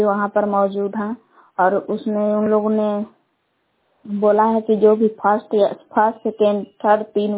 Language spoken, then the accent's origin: Hindi; Belan, Bihar, India; ग्राम बेलान जिला कैमूर बबुआ के निवासी हूँ।